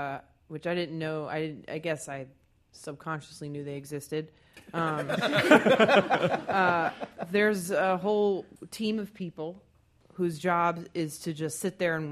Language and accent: English; the South, United States; I call it Falling Down because I'm from the South.